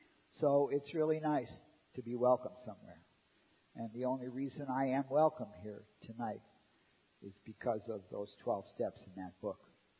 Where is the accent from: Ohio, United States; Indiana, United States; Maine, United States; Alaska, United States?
Ohio, United States; Cleveland; I grew up in Cleveland, Ohio, in a Polish, Irish, Italian neighborhood. There's a bar on every corner.